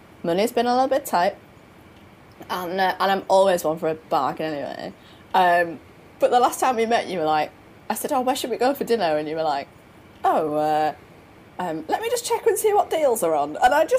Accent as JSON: {"language": "English", "region": "England", "country": "United Kingdom", "said": "Well, that might be because we're English."}